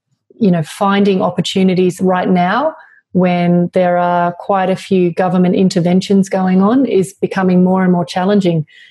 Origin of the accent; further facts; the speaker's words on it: Australia; I kind of feel like as an Australian who's been investing here for a couple of decades now, I love the Australian market from the viewpoint of stability.